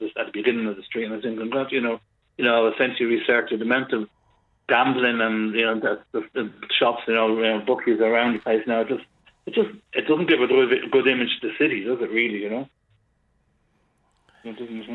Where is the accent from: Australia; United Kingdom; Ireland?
Ireland; Ballyfermot, County Dublin; from Ballyfermot. I know what aggression is like, you know, and originally from Ballyfermot.